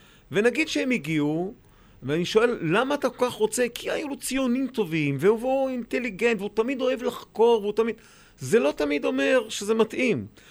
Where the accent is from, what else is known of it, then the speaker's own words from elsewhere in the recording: Kiryat Motzkin, Haifa District, Israel; אני נולדתי וגדלתי בקריות, גדלתי בקריית מוצקין, ושם למעשה, משם התגייסתי בסוף.